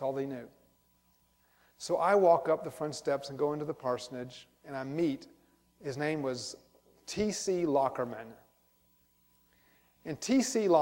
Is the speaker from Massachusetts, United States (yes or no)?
no; Georgia, United States; Now, I grew up in Georgia, I never heard of Kernsville